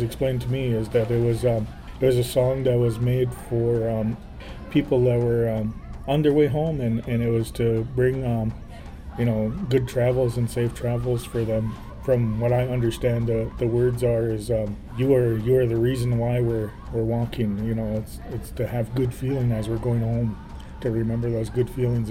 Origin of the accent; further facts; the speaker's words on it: White Earth Reservation, Minnesota, United States; I'm from the White Earth Reservation. Been a singer, dancer, most part of my life. Come from a singing and dancing family … from the White Earth Nation.